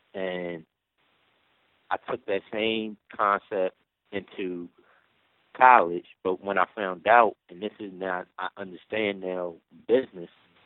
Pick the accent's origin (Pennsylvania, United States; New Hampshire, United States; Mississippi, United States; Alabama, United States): Pennsylvania, United States; Philadelphia; So when I was younger, growing up in North Philadelphia, I was the tutor in my class when it came to dealing with math.